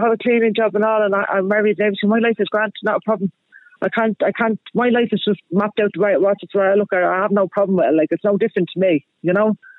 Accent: Dublin, Leinster, Ireland; I'm from Dublin, obviously, but I don't live in Dublin

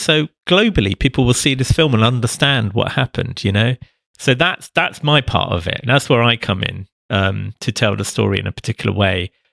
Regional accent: London, United Kingdom; I'm growing up in North London.

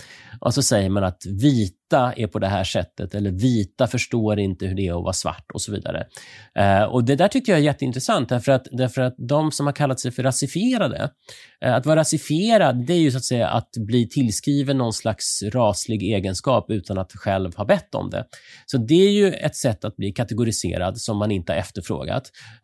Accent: Sweden; Helt chockerande tycker man som svensk då

